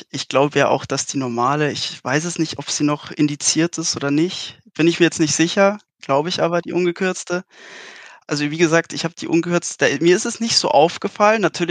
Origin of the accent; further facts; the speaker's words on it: Munich, Bavaria, Germany; Ich komme aus dem wunderschönen München.